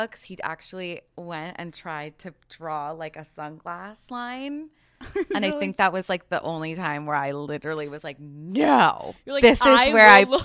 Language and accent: English; New York City, New York, United States; And like, also I grew up in New York City. I grew up around celebrities.